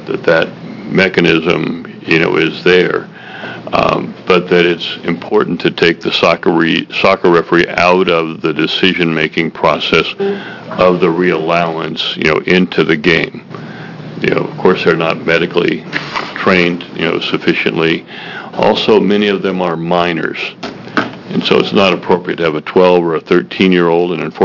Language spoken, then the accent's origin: English; Springfield, Oregon, United States; I'm from Springfield.